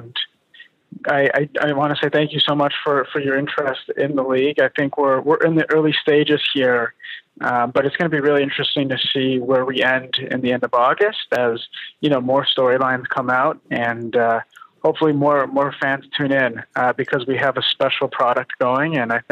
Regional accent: Los Angeles, California, United States; now in Milwaukee, United States; I grew up in Los Angeles, so it's hard for me to choose anything but a Dodgers hot dog at Dodger Stadium.

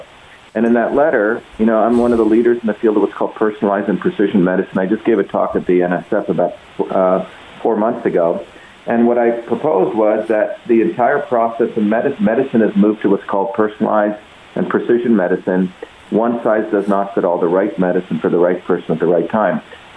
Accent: India; You know, I grew up in the Indian caste system.

